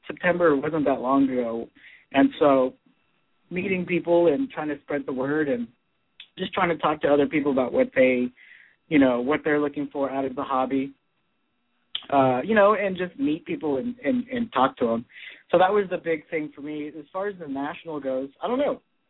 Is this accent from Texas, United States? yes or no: yes; Houston, Texas, United States; now in Boston, United States; I'm from Houston, but I live a little bit south of Boston now, in a little city south of Boston.